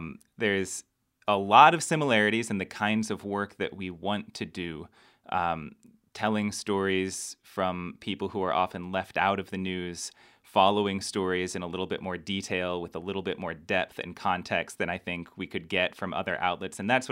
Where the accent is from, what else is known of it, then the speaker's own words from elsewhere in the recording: Washington, United States; moved away as an adult; now in Michigan, United States; I grew up in Washington State, about an hour and a half away from Seattle. I went to college in Oregon, so that was my West Coast upbringing.